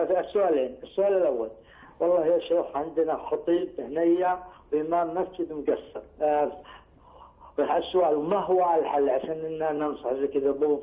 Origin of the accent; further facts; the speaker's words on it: Saudi Arabia; أنا سعودي